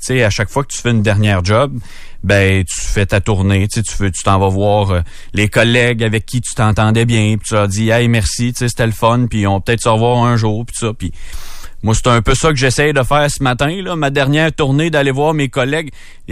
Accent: Quebec, Canada; also born or lived in Saguenay; je suis originaire de la Mauricie puis pas pour rien que je m'en retourne dans mon coin non plus. Puis quand j'ai étudié au Saguenay

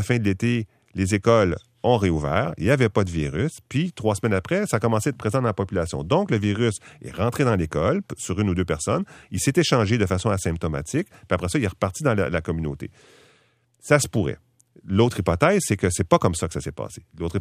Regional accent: Quebec, Canada; Moi, je pense que le Québec a raison, parce que je suis Québécois

